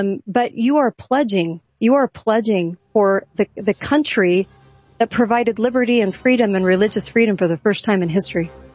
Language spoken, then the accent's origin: English; California, United States; I'm from California, so I can make fun of California all day long.